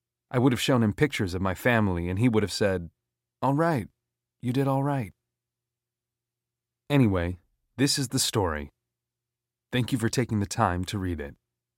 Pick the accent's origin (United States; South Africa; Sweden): Sweden; Helsingborg, Skåne; It was published in the local newspaper of my hometown, Helsingborg, in the southernmost part of Sweden.